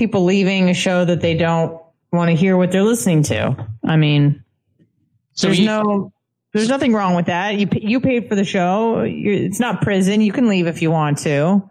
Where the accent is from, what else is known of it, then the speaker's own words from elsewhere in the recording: Israel; yeah, I'm Israeli, and I'm culturally and ethnically Jewish, and I was born in Israel.